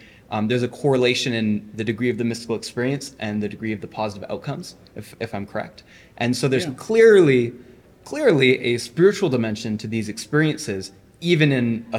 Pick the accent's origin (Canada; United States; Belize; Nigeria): Canada; being Canadian, crossing the border